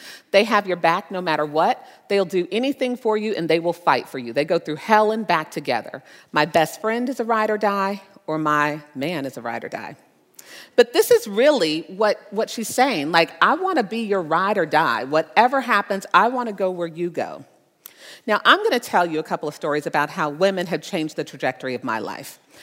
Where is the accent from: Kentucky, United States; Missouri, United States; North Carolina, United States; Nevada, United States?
Nevada, United States; Las Vegas; now in Cincinnati, United States; I run across this jacket that I thought was really cool because I'm from Vegas.